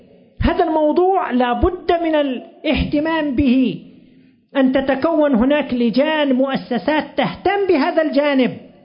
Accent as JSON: {"language": "Arabic", "town": "Qatif", "region": "Eastern Province", "country": "Saudi Arabia", "said": "تكون عندنا في القطيف"}